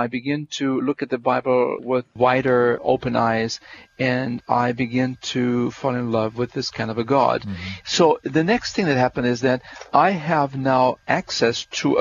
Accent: Germany; I grew up in Germany after World War II. There was nothing there, six children in the family, coming from a very humble background. There I am a member of the Lutheran Church.

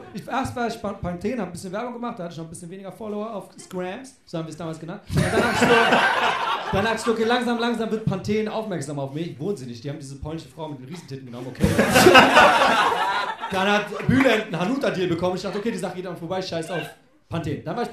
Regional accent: Iran; Also ich dachte einfach für die Quote als Iraner, mach mal.

